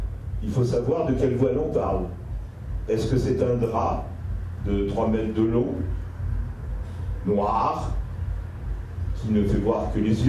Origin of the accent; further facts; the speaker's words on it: France; Mais comme je suis français, je ne suis pas souverainiste.